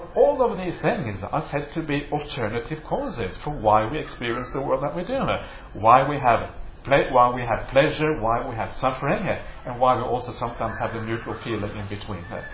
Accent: Norway; also born or lived in England / France / Germany; now in Australia; I grew up in Norway, partly. I also grew up in England, I grew up in France, I grew up in Germany, now I live in Australia.

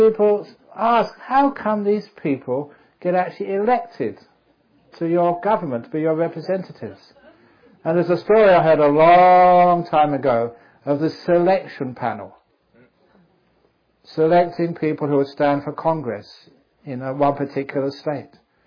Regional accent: England, United Kingdom; born there; I was born in England

